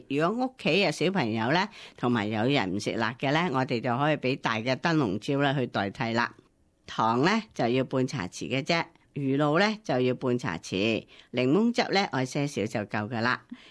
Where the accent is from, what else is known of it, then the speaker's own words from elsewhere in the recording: China; now in Australia; 咁而咧就冬节咧就系我中国人嘅即系过冬啦